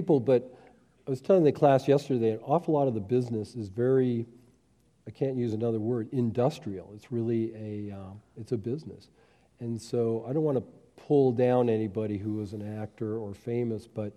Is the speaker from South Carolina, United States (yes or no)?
no; Hollywood, California, United States; So I think in a way, growing up in Hollywood was remarkably ordinary.